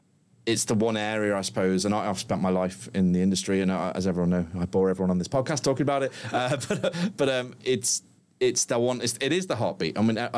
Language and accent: English; Liverpool, North West England, United Kingdom; I'm from Liverpool and we have a way of saying the pool, and the same as you guys.